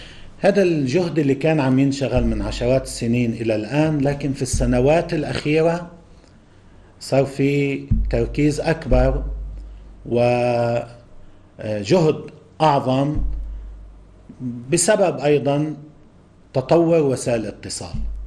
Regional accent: Lebanon; مثلا أنا كلبناني إنه اتجاه بلدي لبنان

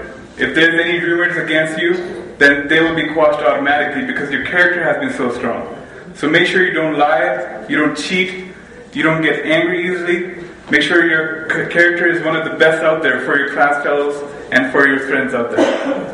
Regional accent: Pakistan; also born or lived in Canada; when I was growing up in Pakistan, or even in Canada

